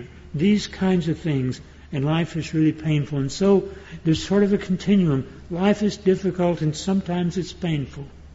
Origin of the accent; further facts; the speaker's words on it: Texas, United States; I grew up in the Depression years, the 1930s, in the Piney Woods of East Texas, and country gospel music was very popular at that time